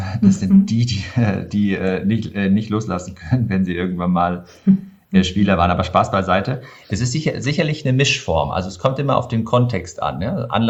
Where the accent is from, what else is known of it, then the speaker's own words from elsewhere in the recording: Gummersbach, North Rhine-Westphalia, Germany; born there; Ich habe ja Handball gespielt, stamme ja gebürtig aus Gummersbach und habe das mit sehr, sehr viel Leidenschaft betrieben.